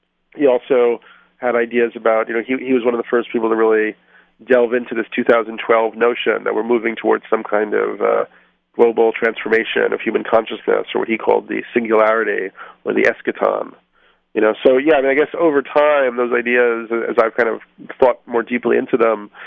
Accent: New York City, New York, United States; but I grew up in New York, so I saw them being constructed, and they really changed kind of like the frequency of the city

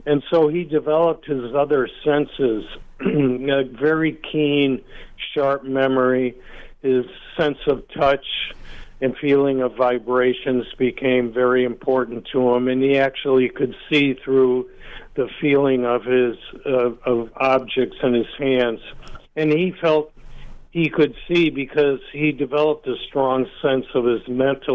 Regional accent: Detroit, Michigan, United States; No, we weren't, because I grew up in Detroit

